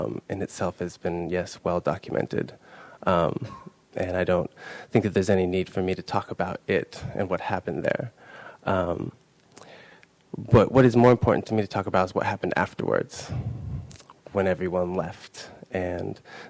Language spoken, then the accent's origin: English; Seattle, Washington, United States; I grew up in and around the Seattle area and Seattle proper. My entire life just came from there.